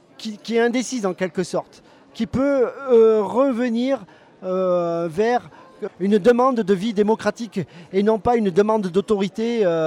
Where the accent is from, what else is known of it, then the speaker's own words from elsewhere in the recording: Grignan, Auvergne-Rhône-Alpes, France; Alors, effectivement, je suis drômois de naissance. J'ai grandi à Grignan.